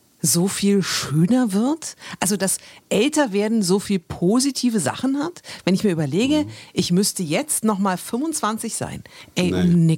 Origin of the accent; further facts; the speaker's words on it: Germany; Egoismus ist ja so wichtig und es ist ja so ein negativ besetztes Wort bei uns in Deutschland.